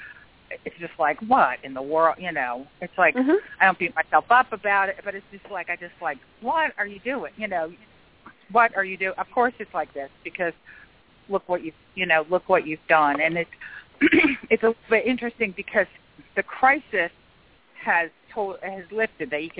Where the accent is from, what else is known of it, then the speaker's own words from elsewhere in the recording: Yonkers, New York, United States; born there; And I was born in Yonkers. Everybody was talking about the Bronx, so I feel right at home today on the show.